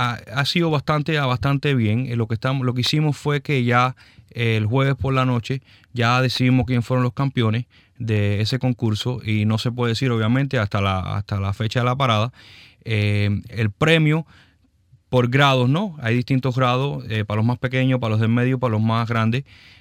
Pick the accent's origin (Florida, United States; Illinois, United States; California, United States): Florida, United States; Hialeah; porque yo me crié en Hialeah y la adoro